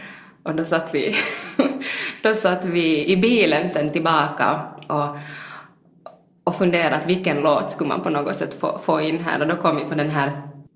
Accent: Vaasa, Ostrobothnia, Finland; för jag är uppvuxen här i Vasa, men har bott många år borta härifrån, och jag har ingen utpräglad dialekt själv.

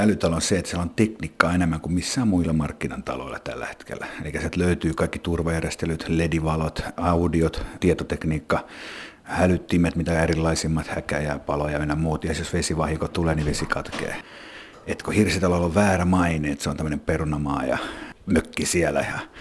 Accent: Espoo, Uusimaa, Finland; kun mä oon itse espoolainen

